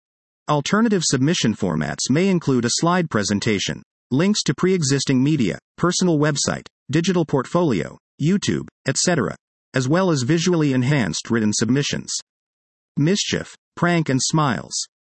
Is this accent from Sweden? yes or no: no; Sri Lanka; English is a second language; also born or lived in India / United States; now in Kampala, Uganda; I was born and raised in Sri Lanka, lived in India and the US, and am currently living in Kampala, Uganda.